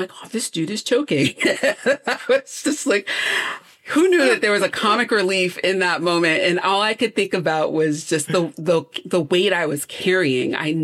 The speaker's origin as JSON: {"language": "English", "region": "Rhode Island", "country": "United States", "tie": "born or raised there", "said": "where I grew up in Rhode Island is on the border of Rhode Island and Massachusetts."}